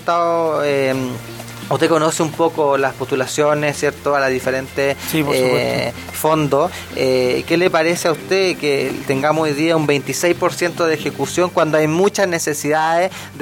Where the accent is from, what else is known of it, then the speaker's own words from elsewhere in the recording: Ñiquén, Ñuble, Chile; nosotros que somos de Ñiquén